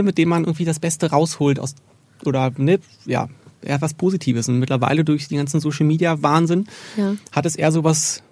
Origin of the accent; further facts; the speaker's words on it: eastern Germany, Germany; Aus dem Osten.